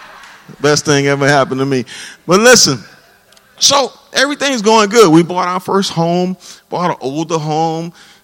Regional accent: Scotlandville, Louisiana, United States; I grew up there in Scotlandville

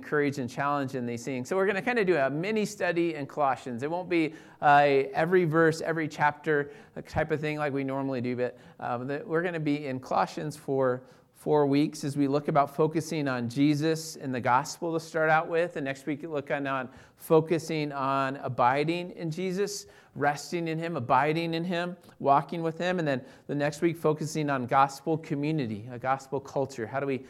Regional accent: Greeley, Colorado, United States; most of you know that I grew up here in northern Colorado. Grew up in Greeley, born and raised in Greeley, and a natural result of being born and raised in Colorado is often that you end up being a Broncos fan from early on.

